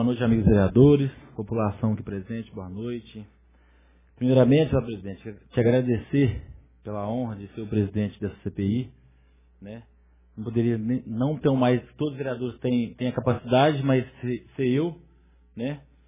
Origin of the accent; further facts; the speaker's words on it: Jaci, São Paulo, Brazil; sou de Jaci, todo mundo sabe dos meus familiares